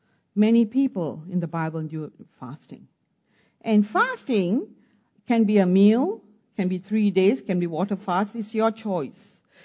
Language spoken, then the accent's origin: English; Singapore; Because we're coming from Singapore, because this was prophesied over us, we'll go to Jakarta.